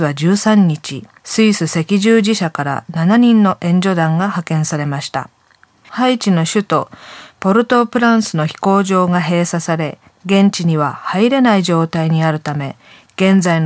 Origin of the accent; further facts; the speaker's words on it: Morioka, Iwate, Japan; 私の故郷の方言を思い出すんですけれども